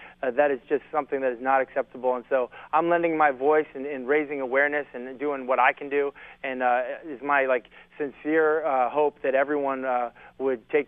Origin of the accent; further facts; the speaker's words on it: Boulder, Colorado, United States; born there; he was actually my dad's college roommate at CU when I was born out in Boulder.